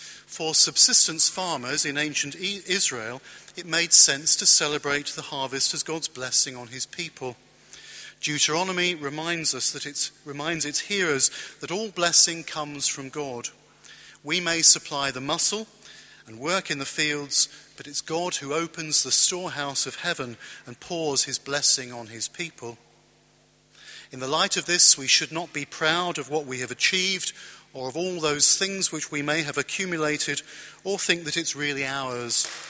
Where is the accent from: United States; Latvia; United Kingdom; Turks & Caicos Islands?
United Kingdom; As a British Christian, harvest for me conjures up a vision of rural life and worship